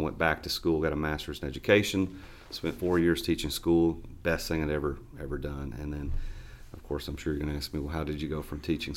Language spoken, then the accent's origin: English; Tennessee, United States; I'm actually from the area. I grew up in Sumner County, which is a county just north of Nashville.